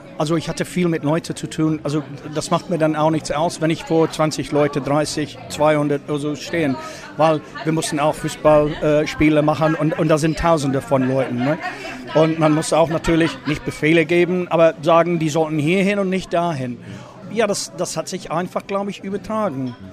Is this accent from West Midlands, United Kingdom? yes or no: no; Nottingham, East Midlands, United Kingdom; German is a second language; moved away as an adult; now in Germany; Nein, ich komme aus Nottingham.